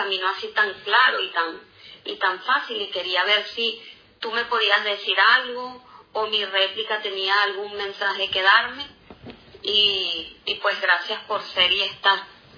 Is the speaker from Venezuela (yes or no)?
yes; Venezuela; also born or lived in France; now in Lanzarote, Spain; yo vivía en Francia y pues, bueno, vengo de Venezuela, paso a Francia y ahora estoy aquí en Lanzarote.